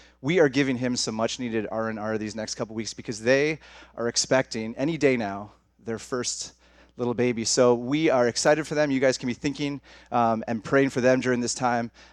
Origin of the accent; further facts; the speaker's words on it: Hamilton, Ontario, Canada; I grew up here in Hamilton. Just down the street, actually, off Aberdeen, if you guys know the area. Went to school here at McMaster